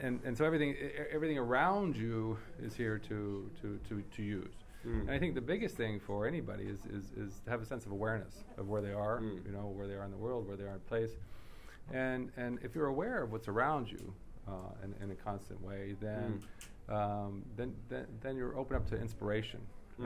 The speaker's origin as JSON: {"language": "English", "country": "United States", "tie": "born or raised there", "lives_now": "Los Angeles, United States", "said": "I mean, how many times as a young child growing up in America did I really eat an ice cream cone?"}